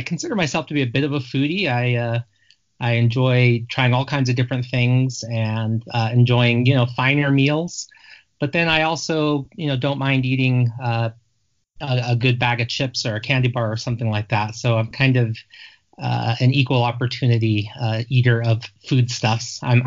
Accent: United States; now in Calgary, Canada; I grew up in the United States, actually, but I've been in Calgary just a little over 20 years now, and I'm a dual citizen. So, yeah, I do I've been in Canada now longer than I was in the U.S. when I left.

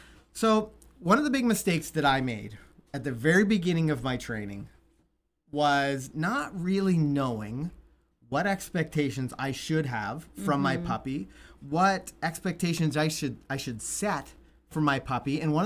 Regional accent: Australia; accent: Australian; I see our moderation crew is sending me messages about my Australian accent.

